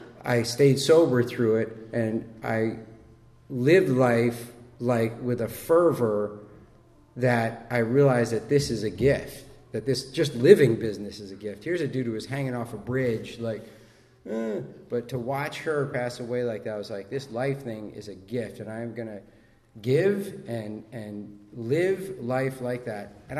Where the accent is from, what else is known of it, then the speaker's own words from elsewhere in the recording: Washington Heights, New York, United States; I'm from Washington Heights.